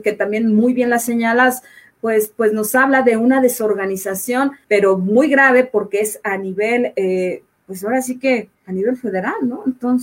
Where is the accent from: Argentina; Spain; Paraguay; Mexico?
Mexico; y nos lleva a una incertidumbre como mexicanos